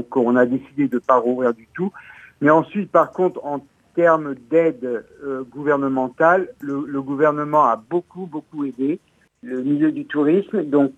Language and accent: French; France; c'est vrai qu'on a cette image en tant que Français par les Anglais